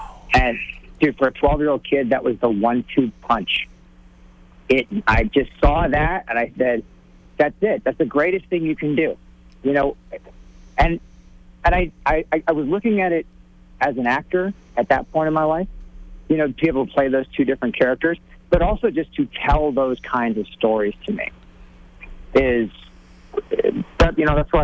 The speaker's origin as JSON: {"language": "English", "town": "Saint Paul", "region": "Minnesota", "country": "United States", "tie": "born or raised there", "said": "Yeah, that's right. I was born in St. Paul and I lived in a lot of different places in the Twin Cities. I moved about 13 times."}